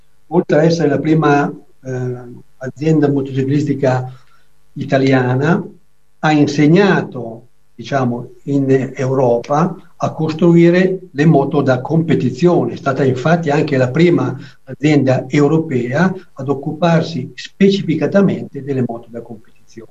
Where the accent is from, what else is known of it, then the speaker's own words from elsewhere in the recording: Tradate, Lombardy, Italy; io sono di Tradate, abito tra l'altro, diciamo, dirimpetto al museo